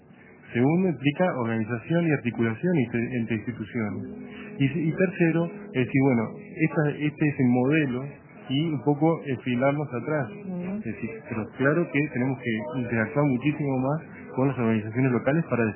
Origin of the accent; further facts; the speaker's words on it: Paysandú, Uruguay; Yo vengo de Paysandú y el pobre Paysandú está mal porque cambió el modelo.